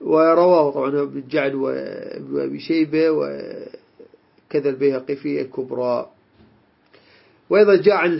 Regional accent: Iraq

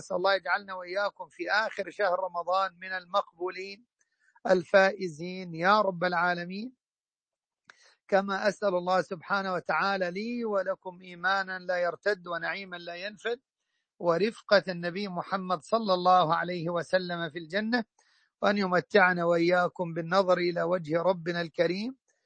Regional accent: Egypt; وأن يحفظ بلادنا مصر من كل مكروه وسوء

